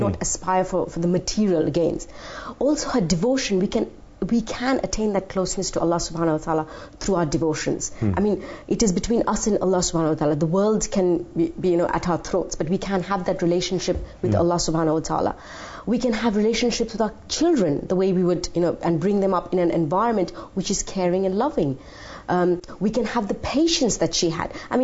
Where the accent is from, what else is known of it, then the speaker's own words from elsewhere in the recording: United Kingdom; So if I may say, I'm a British Western woman, but a Muslim woman.